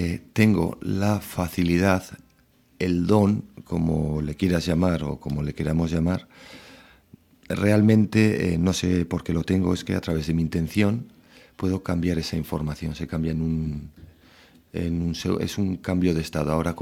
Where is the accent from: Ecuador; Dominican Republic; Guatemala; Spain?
Spain; Navarre; aquí, bueno, en mi tierra, en Navarra, fue el año pasado